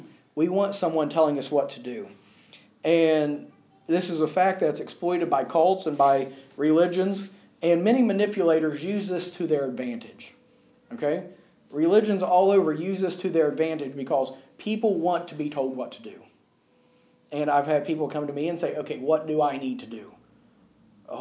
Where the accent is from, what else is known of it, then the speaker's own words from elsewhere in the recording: United States; And of course, I come from America. I come from the United States, the land of the free and the home of the brave.